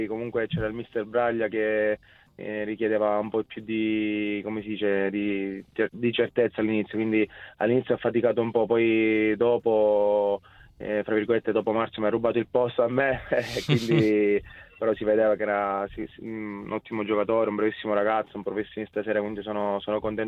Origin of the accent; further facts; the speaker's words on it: Calabria, Italy; poi sono calabrese, quindi la famiglia è un po' distante